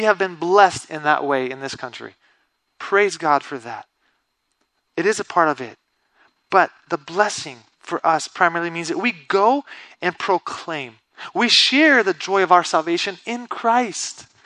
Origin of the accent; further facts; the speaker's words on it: Brazil; Because they obeyed, I grew up in Brazil. I learned the culture, the language. I look Brazilian to every Brazilian that I know. I'm fluent. I don't have an accent in Portuguese. I fit in Brazil.